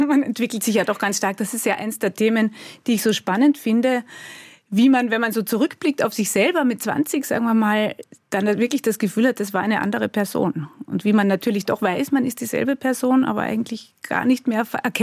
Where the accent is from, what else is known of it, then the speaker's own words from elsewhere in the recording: Vienna, Austria; Meine Mama ist auch Österreicherin und ich bin in Wien aufgewachsen. Also ich bin schon als ganz kleines Baby dann wieder mit meinen Eltern zurück nach Österreich gekommen.